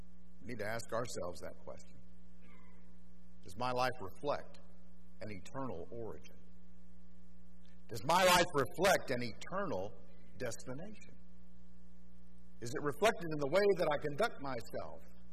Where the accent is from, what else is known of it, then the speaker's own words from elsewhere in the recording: Miami, Florida, United States; born there; I was born in Miami and I'm heading to retirement, moving in that direction, one day death.